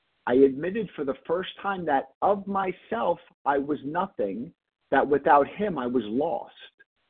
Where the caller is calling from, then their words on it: Pennsylvania, United States; Hey, Kelly, I'm calling from Pennsylvania.